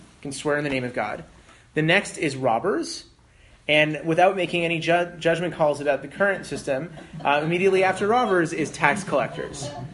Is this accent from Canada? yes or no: yes; Canada; I'm Canadian. I don't even get to vote and I pay my taxes.